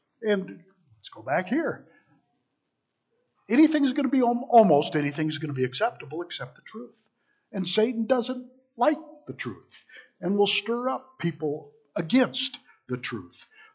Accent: United States; well, I'm an American. Of course, I'm a nice person who lives in America.

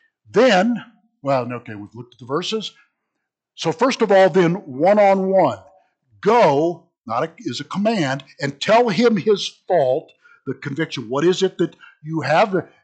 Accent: United States; But I'm an American. I got my rights.

